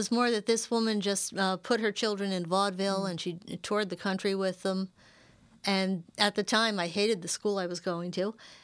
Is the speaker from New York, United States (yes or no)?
no; Roselle, New Jersey, United States; I'm from Roselle and Scotch Plains.